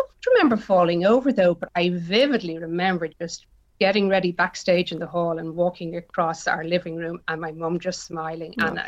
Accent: Dublin, Leinster, Ireland; Well, my accent tells you there, I'm from Dublin, Ireland originally

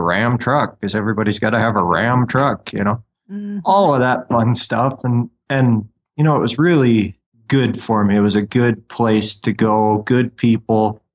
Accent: Minnesota, United States; It's not like I was born and raised on a ranch or anything. I'm from Minnesota originally.

